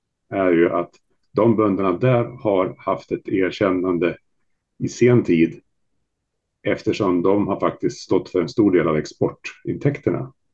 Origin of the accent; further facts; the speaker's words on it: Västmanland County, Sweden; jag är uppväxt i Västmanland där det är ett, så att säga, ett lantbruket mer liknar Belgien än vad det gör i Jämtland